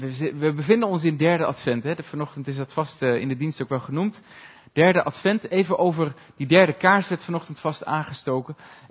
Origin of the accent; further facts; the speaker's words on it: Leeuwarden, Friesland, Netherlands; born there; er is afgelopen jaar is er een gemeente geweest in Leeuwarden, de plek waar ik geboren ben.